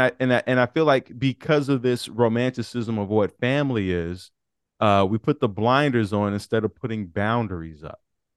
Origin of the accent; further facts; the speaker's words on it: Chicago, Illinois, United States; You know, I'm from Chicago, so I grew up on The Godfather, Miller's Crossing